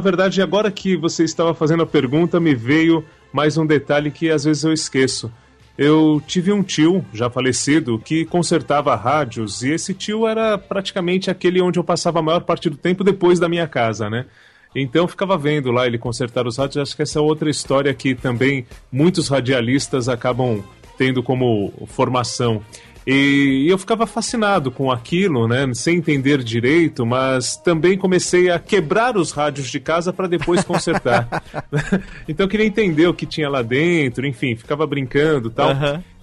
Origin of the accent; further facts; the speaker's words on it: São Paulo, Brazil; Eu nasci em Moema, depois me mudei pra Campo Belo, que é praticamente a sequência de Moema, Zona Sul.